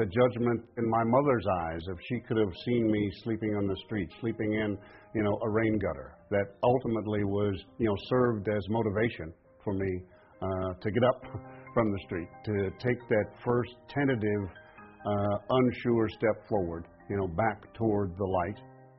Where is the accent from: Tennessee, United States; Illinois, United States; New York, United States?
Illinois, United States; Chicago; moved away as an adult; also born or lived in Mississippi; now in California, United States; I was born in Mississippi, raised in Chicago, came out to California in the mid-70s to attend college.